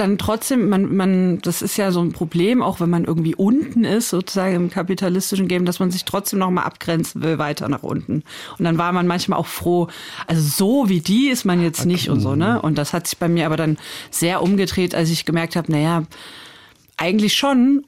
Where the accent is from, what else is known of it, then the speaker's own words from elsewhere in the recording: East Germany, Germany; ich würde sagen, dass ich mich überhaupt erst seit dieser Zeit als Ossi überhaupt fühle, weil erst war ja alles normal.